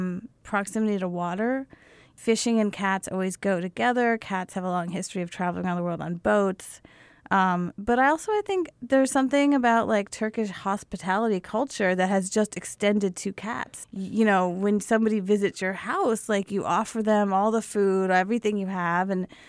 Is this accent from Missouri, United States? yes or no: no; Lewistown, Pennsylvania, United States; I grew up in Lewistown, Pennsylvania.